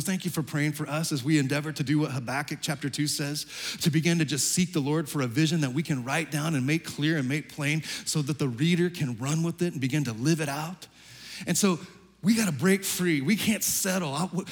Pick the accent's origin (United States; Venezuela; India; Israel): United States; Texas; my home state Dallas Cowboys had a good regular season, but then flamed out epically in the playoffs. And so a lot of my friends and family back home in Texas were jumping on the Kansas City Chiefs bandwagon.